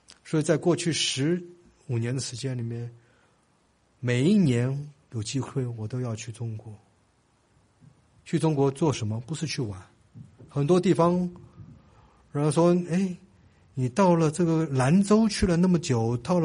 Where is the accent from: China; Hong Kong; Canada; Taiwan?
Taiwan; born there; 我虽然是在台湾出生的，可是我父母亲都是在中国大陆出生，所以在台湾呢就被称呼叫做外省人啦，或叫大陆人啦，或到外省人啦。